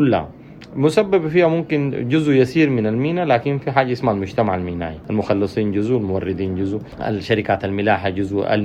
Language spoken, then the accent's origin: Arabic; Sudan; احنا هسي كسودانيين ما عندنا مشاكل في كل المواني الا ميناء الحاويات